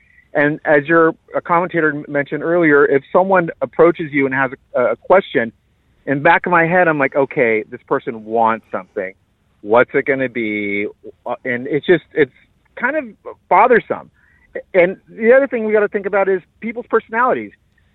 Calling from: Milton, Massachusetts, United States; Yeah, hi. I'm calling from Milton, Massachusetts.

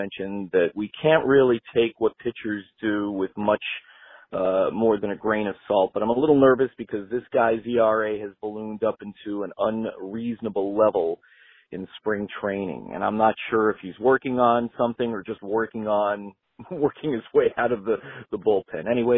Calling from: Syracuse, New York, United States; I'm calling from Syracuse, New York.

